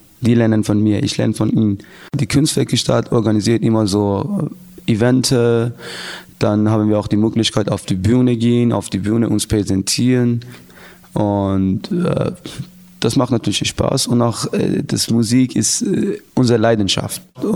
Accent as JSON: {"language": "German", "country": "Afghanistan", "second_language": "German", "moved": "yes", "lives_now": "Germany", "said": "Ja, und komme ich aus Afghanistan und seit 3,5 Jahren ungefähr bin ich in Deutschland."}